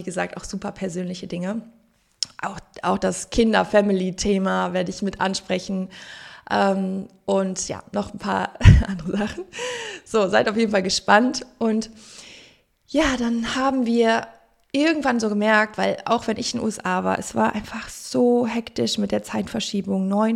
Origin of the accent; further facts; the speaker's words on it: Cologne, North Rhine-Westphalia, Germany; also born or lived in Los Angeles, United States; wir haben auf 2 Kontinenten gelebt, zur Hälfte in LA, also in Kalifornien, zur Hälfte in Köln, so meine Heimatstadt